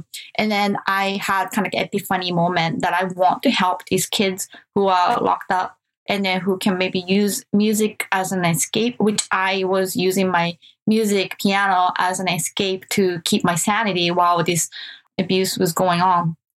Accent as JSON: {"language": "English", "country": "Japan", "second_language": "English", "moved": "yes", "lives_now": "United States", "said": "And I'm from Japan, as you mentioned. And I came to Berklee College of Music in 1998."}